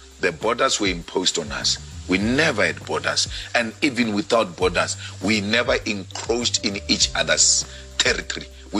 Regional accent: Limpopo, South Africa; I come from Limpopo. And every time I get an opportunity, I go home. I've got no intention, none whatsoever, to relocate my home into Gauteng.

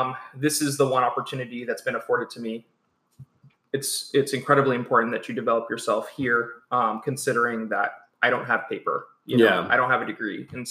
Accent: New York City, New York, United States; we're from New York City, the both of us. All we know is concrete, brick, cobblestone, asphalt.

